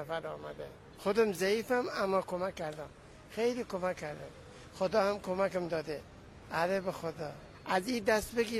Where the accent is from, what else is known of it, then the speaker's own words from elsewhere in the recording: Iran; من لرستانم.